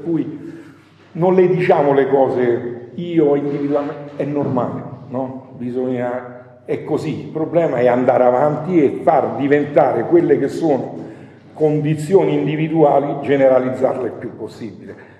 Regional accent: Calabria, Italy; now in Como, Italy; io sono calabrese e rivendico la mia calabresità, ma stando a Como

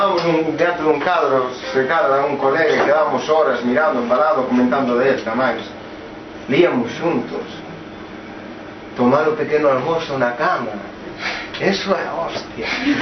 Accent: Vilaxoán, Galicia, Spain; eu son de Vilaxoa, aunque concello de Vilarcía da Arousa

